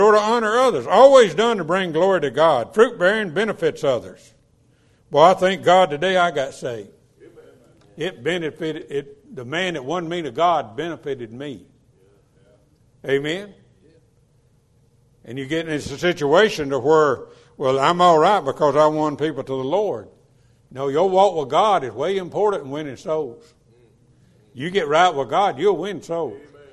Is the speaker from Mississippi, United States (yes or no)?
yes; Mississippi, United States; But I was raised in church in South Mississippi